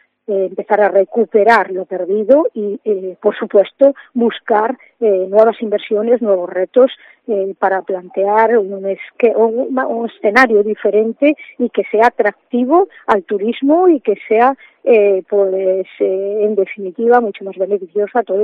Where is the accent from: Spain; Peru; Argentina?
Spain; Viveiro, Galicia; ser un punto de ayuda, ¿no?, y de beneficio para mi pueblo, para Viveiro